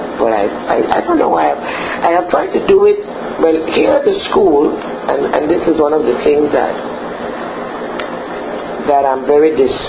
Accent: Panama; English is a second language; They would generally say, where are you from? I'm from Panama. Panama? Some of them have never heard of it, whatever.

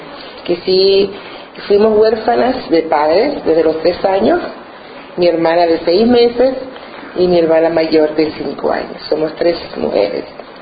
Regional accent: Almirante, Bocas del Toro, Panama; Yo nací en Almirante, Bocas del Toro, una provincia con muchos, en la época que nací, con muchos afrodescendientes, porque existía la compañía bananera, el Fruit Company, y fue un lugar muy bonito, una niñez muy linda.

